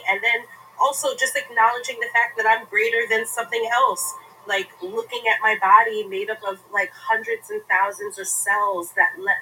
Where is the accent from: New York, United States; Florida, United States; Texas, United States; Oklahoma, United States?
New York, United States; Brooklyn; No, from New York. I'm born and bred in Brooklyn.